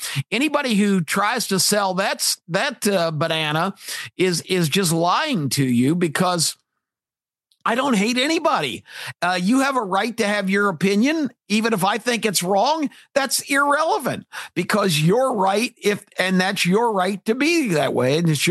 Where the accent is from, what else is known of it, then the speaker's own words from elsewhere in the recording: United States; because I am an American who believes in this country, who believes in its potential.